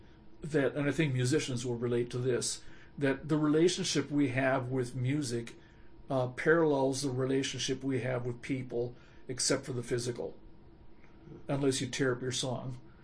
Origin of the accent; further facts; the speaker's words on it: Minnesota, United States; I said, I'm from Minnesota